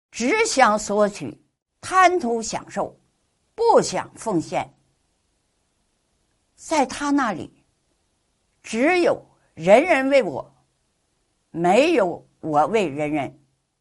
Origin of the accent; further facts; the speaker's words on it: China; 身为中国人，得天独厚